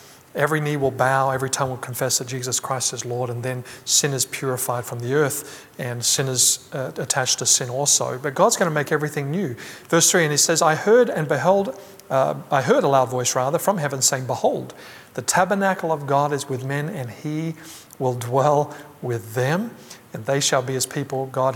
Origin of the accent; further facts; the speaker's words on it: Australia; Pastor Mike, you're from England, I'm from Australia, and there's a big ocean between these countries